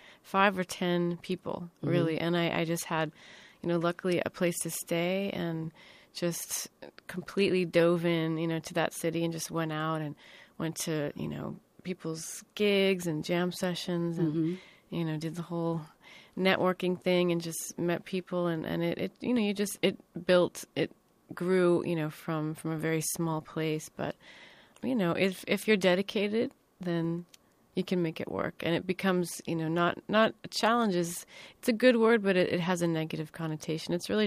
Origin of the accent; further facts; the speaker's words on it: California, United States; when I say I'm from California, they're like, oh, yeah, yeah, you have that, you know, California kind of laid back energy.